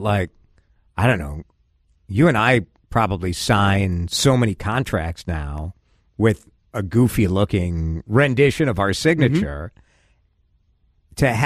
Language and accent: English; Chicago, Illinois, United States; I mean, I grew up in Chicago, so Michael Jordan.